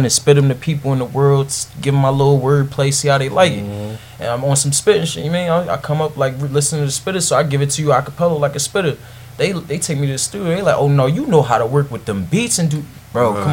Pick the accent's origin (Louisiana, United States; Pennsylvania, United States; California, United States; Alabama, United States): Pennsylvania, United States; Philadelphia; I'm from Kensington, Allegheny. Like, I mean, I grew up.